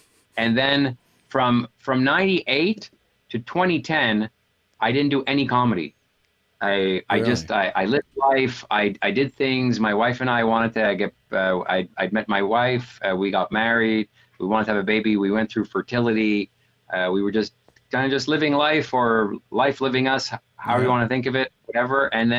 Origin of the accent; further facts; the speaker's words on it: Montreal, Quebec, Canada; I'm from Montreal.